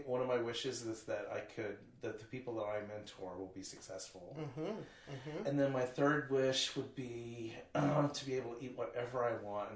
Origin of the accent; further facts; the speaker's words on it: Fayetteville, Arkansas, United States; I remember I grew up in Fayetteville, Arkansas, and there was no, I don't think I even know anybody that smoked in high school.